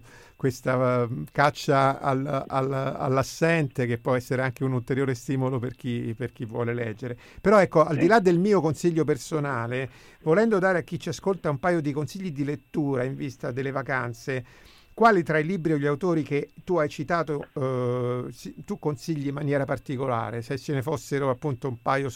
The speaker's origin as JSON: {"language": "Italian", "town": "Rome", "region": "Lazio", "country": "Italy", "said": "per me che sono romano, è musica proprio, per le mie orecchie"}